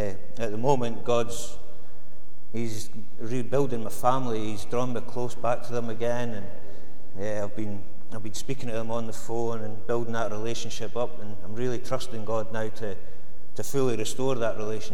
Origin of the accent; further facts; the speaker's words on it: Scotland, United Kingdom; I'm a different person from when I came from Scotland.